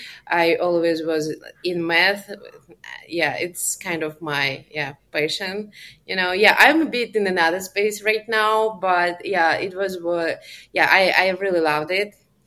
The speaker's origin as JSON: {"language": "English", "country": "Belarus", "also_born_or_lived": "Ukraine", "moved": "yes", "lives_now": "United States", "said": "Originally I'm from Belarus, like my husband as well. We lived in Ukraine too. And this is the country where I relocated from to United States."}